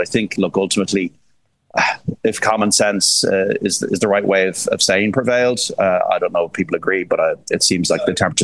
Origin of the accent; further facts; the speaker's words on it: Ireland; We've been very, very dominant as Irish race goers at Cheltenham with the trainers and the jockeys and the winners that we had.